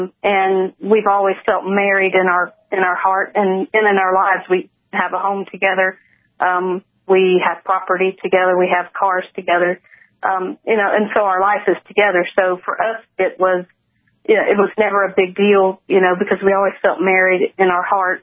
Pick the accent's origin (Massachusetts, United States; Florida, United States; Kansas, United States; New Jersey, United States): Florida, United States; We're from Florida.